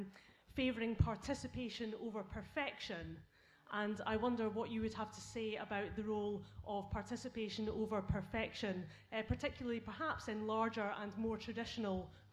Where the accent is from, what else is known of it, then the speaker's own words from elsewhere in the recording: Scotland, United Kingdom; I come from Scotland, from the Anglican Church in Scotland